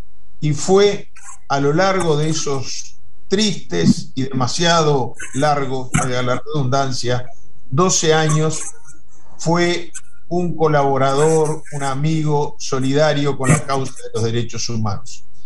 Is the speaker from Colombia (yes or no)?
no; Uruguay; En Brasil, nuestro otro vecino, hablo como uruguayo